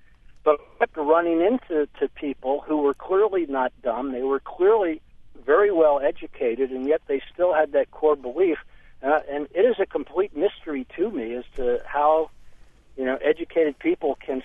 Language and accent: English; East Coast, United States; I grew up on the East Coast. I'm in my late 50s.